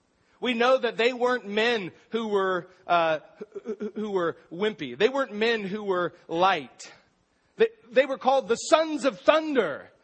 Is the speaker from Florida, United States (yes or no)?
no; Astoria, Oregon, United States; my hometown, Astoria. I grew up in Astoria, went to Astoria High School, and we were the fishermen.